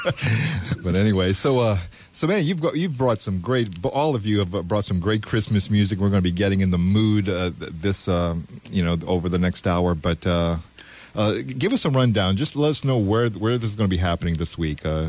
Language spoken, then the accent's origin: English; Mamou, Louisiana, United States; Because I'm from Mamou.